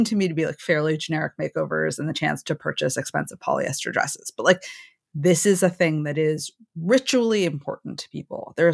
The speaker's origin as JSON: {"language": "English", "region": "Massachusetts", "country": "United States", "tie": "born or raised there", "said": "Where I grew up in Massachusetts, the sort of, you know, non-name brand equivalent of that was Whalen Park"}